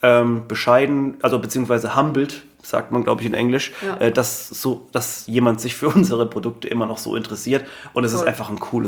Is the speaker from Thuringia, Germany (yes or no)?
no; Mannheim, Baden-Württemberg, Germany; also wir kommen ja aus Mannheim hier